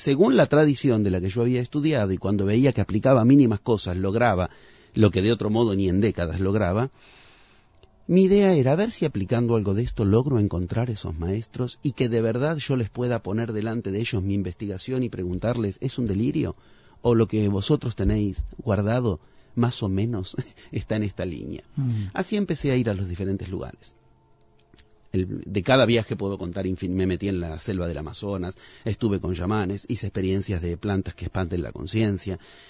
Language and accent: Spanish; Argentina; como argentino vivía allá en el otro lugar del mundo